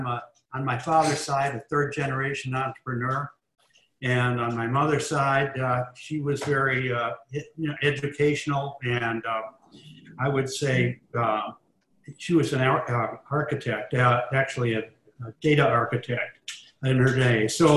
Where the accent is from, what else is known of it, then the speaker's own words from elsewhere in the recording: Midwest, United States; I'd come from the outside and I wasn't in the Northeast. I came from the Midwest.